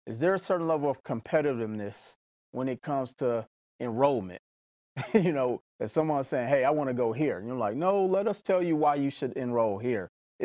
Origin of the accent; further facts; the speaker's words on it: Mississippi, United States; growing up in Mississippi while I was in high school, you know, I'm a huge fan of always coming to homecoming.